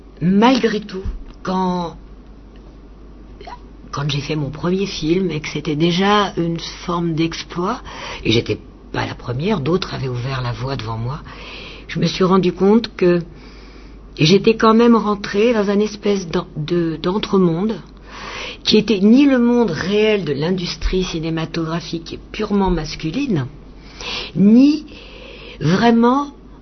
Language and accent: French; France; j'ai grandi, je suis française, j'ai grandi dans une famille où mon père considérait que ses fils et ses filles, ou plutôt que ses filles et ses fils avaient les mêmes chances.